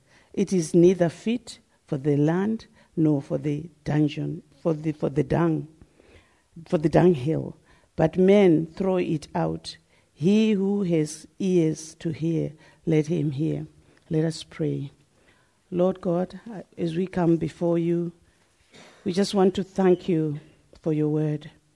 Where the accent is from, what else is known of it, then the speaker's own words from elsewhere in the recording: Zimbabwe; now in Edinburgh, United Kingdom; I'm based in Edinburgh. I came to Scotland in 2003. I'm obviously from Zimbabwe.